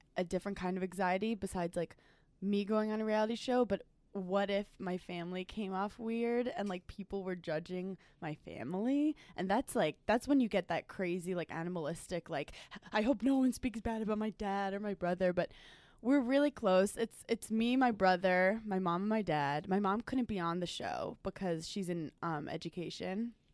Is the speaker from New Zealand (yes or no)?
no; New York City, New York, United States; I'm from New York City, so I don't know what it's like growing up in the South with a military family